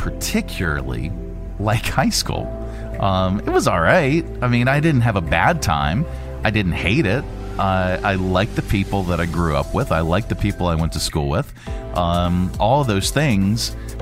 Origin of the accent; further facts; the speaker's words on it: Johnstown, Pennsylvania, United States; there's a downtown loft in the town I grew up in Johnstown, Pennsylvania.